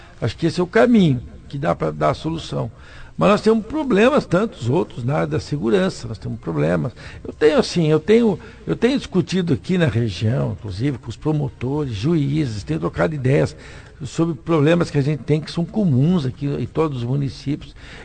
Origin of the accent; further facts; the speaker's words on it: Londrina, Paraná, Brazil; eu, por exemplo, que sou londrinense, desde moleque eu ando na rodovia do café.